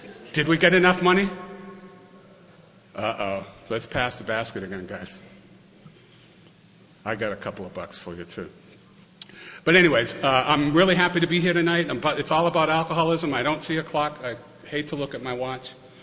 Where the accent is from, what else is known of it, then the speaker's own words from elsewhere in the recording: Lynn, Massachusetts, United States; born there; I was born in New England in a town called Lynn, Massachusetts.